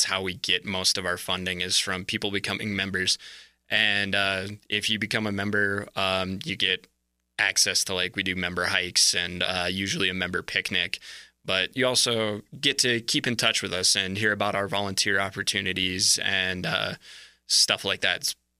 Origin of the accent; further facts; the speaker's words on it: Elko, Nevada, United States; No, I was born and raised in Eastern Nevada.